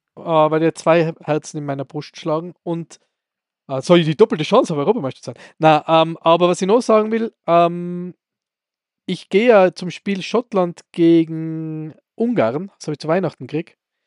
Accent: Austria; Von letzter Woche, ja, braucht man als Österreicher nicht mehr gescheit sein.

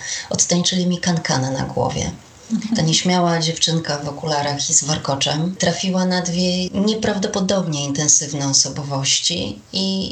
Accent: Olsztyn, Warmian-Masurian Voivodeship, Poland; Pracowałam w radiu olsztyńskim, skąd pochodzę

